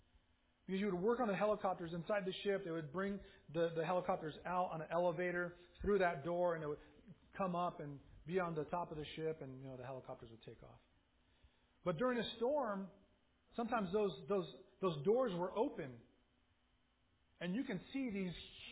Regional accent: California, United States; Growing up in Orange County, I used to go to the beach and a boogie board, something that would probably kill me now.

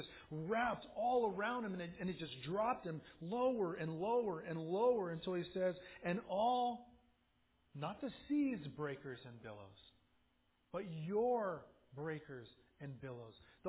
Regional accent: California, United States; Growing up in Orange County, I used to go to the beach and a boogie board, something that would probably kill me now.

